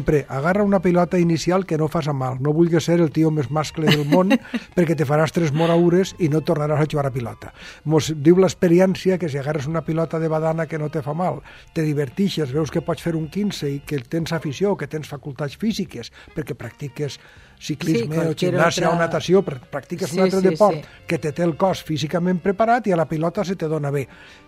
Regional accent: Paterna, Valencian Community, Spain; Terramelar és del meu poble, de Paterna.

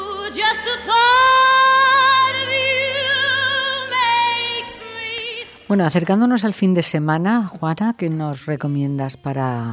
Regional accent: Spain; Y me parece que estamos de enhorabuena, ¿no?, como españoles

